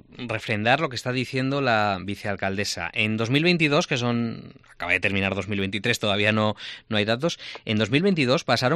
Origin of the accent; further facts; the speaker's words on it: Gijón, Asturias, Spain; yo soy de Gijón